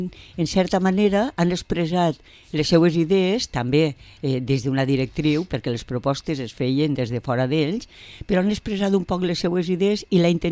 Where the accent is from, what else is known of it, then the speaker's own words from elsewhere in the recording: Vila-real, Valencian Community, Spain; vaig a fer un projecte per a Vila-real, que és el meu poble